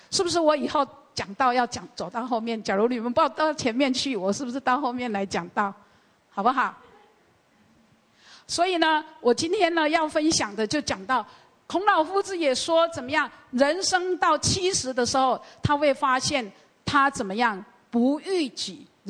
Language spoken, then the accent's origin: Chinese; Taiwan; 我们台湾人有一句谚语